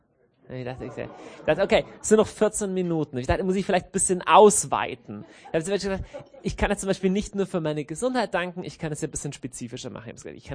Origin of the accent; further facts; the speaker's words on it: Deggendorf, Bavaria, Germany; now in Munich, Germany; Ich komme gebürtig ursprünglich aus dem Niederbayerischen.